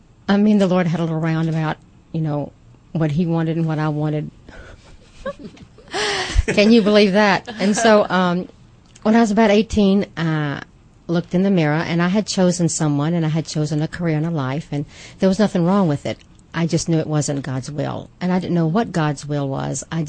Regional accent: Virginia, United States; I grew up in Virginia on the coast, and I'm the oldest of six children.

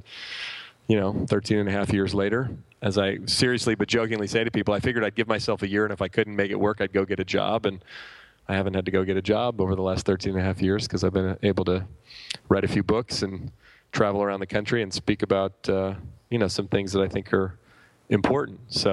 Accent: Oakland, California, United States; It's about an hour from here where we live. I grew up in Oakland.

